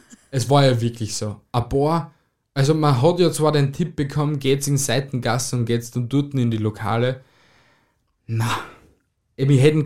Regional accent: Austria; wie du das kennst bei uns in Österreich

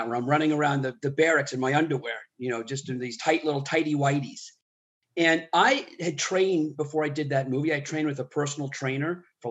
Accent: Manhattan, New York, United States; also born or lived in London, United Kingdom / Texas; grew up as a little kid in London. And then most of my life, though, I would say I would say I'm a New Yorker. I grew up on East 72nd in Manhattan and went to school in New York City

